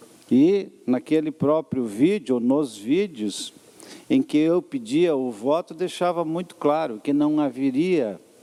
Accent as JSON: {"language": "Portuguese", "town": "São Lourenço", "region": "Santa Catarina", "country": "Brazil", "tie": "born there", "also_born_or_lived": "Caçador", "said": "Aonde eu nasci, São Lourenço, e a terra que me adotou, Caçador."}